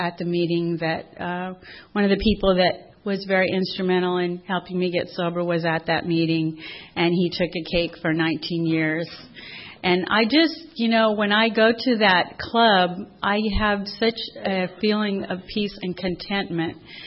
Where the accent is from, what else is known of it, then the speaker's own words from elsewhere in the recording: San Diego, California, United States; I was raised in San Diego, and my dad is a retired police officer, and my mom was a homemaker.